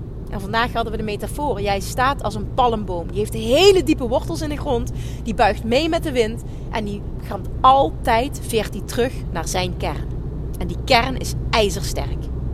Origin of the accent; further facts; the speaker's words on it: Limburg, Netherlands; accent: Limburg; Oh, ik weet het, komt er heel lelijk uit op mijn Limmers accent.